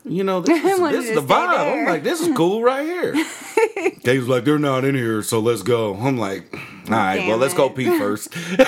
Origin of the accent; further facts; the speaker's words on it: Kansas, United States; And I told him I'm from Kansas.